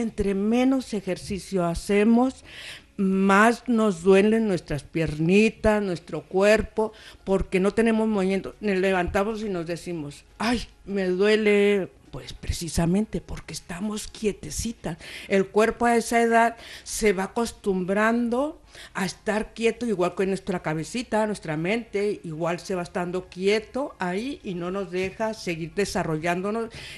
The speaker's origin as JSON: {"language": "Spanish", "country": "Mexico", "said": "Notará un poquito de acento, pero soy mexicana."}